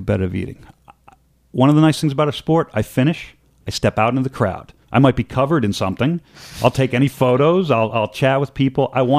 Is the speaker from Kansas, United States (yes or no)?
no; Boston, Massachusetts, United States; I grew up in Boston.